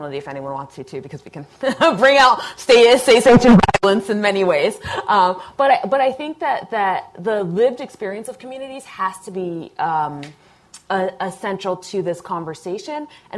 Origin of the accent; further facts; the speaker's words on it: Cincinnati, Ohio, United States; I'm from Cincinnati, Ohio, where there was a very community-engaged collaborative process around changing police practices.